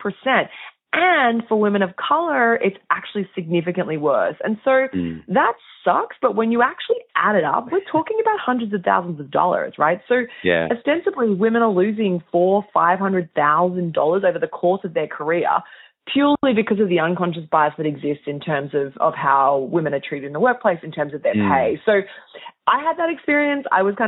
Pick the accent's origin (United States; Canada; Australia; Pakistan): Australia; I'm Australian originally, hence my accent.